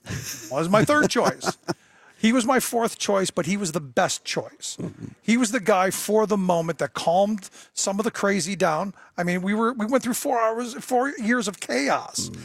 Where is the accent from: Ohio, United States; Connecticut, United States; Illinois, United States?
Ohio, United States; Cleveland; born or raised there